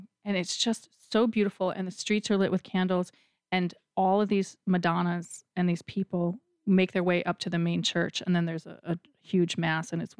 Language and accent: English; Chicago, Illinois, United States; also born or lived in Milan, Italy; in Milan, a city where I'd spent so much of my teenage youth. That winter, a girlfriend of mine that I grew up with in Chicago came out for a visit.